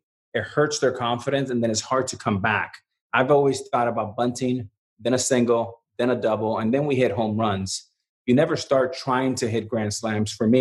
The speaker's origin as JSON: {"language": "English", "town": "New York City", "region": "New York", "country": "United States", "tie": "born there", "said": "I grew up in his lap watching the Yankees and the Mets games when I was born in New York City."}